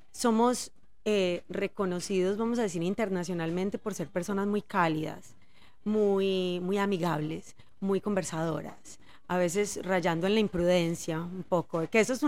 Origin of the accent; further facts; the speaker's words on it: Antioquia, Colombia; accent: paisa; Yo me considero muy paisa, desde el acento hasta mi forma de ver la vida. Los paisas somos muy conocidos por ser muy echados para adelante.